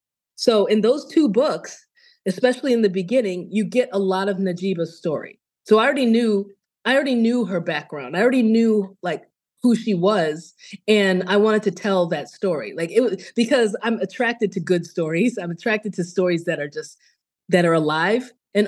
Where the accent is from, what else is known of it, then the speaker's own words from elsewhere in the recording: United States; So I'm Nigerian American. Both of my parents are Igbo.